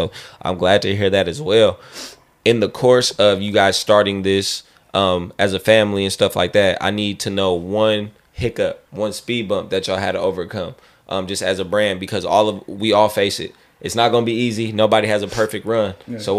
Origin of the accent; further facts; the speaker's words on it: California, United States; Even though I'm a Bay Area Charger fan, I get a lot of flack. I like the Knicks, the Chargers. I grew up around Raiders and Niners, so I know how it is.